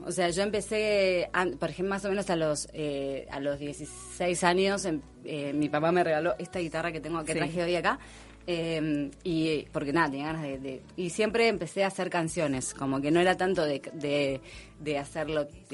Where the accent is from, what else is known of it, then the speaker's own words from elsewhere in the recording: Arteaga, Santa Fe, Argentina; Como sabés que yo soy del interior, sí, también, ¿no? Soy de Arteaga, que es un pueblo que está en Santa Fe, está más o menos a 100 kilómetros de Rosario.